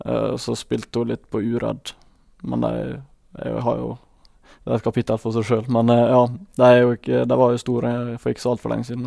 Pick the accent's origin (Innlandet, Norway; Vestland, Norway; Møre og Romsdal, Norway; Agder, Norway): Møre og Romsdal, Norway; Spjelkavik; Vi kommer fra Spjelkavik, så vi har alltid hatt en gressbane tilgjengelig.